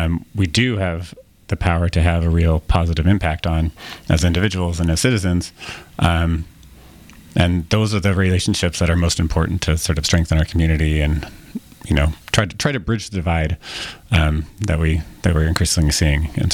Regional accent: Oregon, United States; I grew up in Southern Oregon, and my dad lived in Northern California

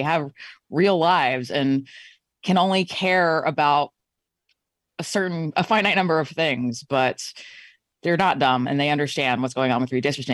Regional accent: Warsaw, Virginia, United States; no, the town was called Warsaw. It's in the northern

